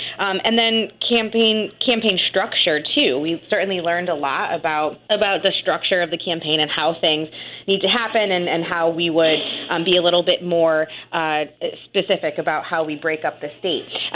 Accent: New Britain, Connecticut, United States; I'm from New Britain. I'm from an urban community. I don't really come from much.

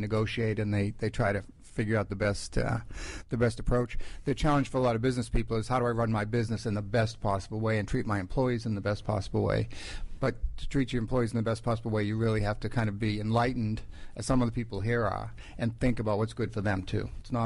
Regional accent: Boston, Massachusetts, United States; now in Washington, United States; I'm from Boston.

